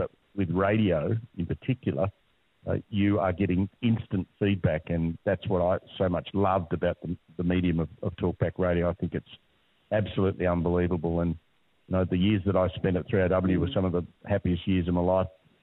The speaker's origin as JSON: {"language": "English", "town": "Adelaide", "region": "South Australia", "country": "Australia", "said": "I'm from Adelaide. But really, I've managed to work full-time in South Australia, Victoria and New South Wales. And I've enjoyed living in all of those cities."}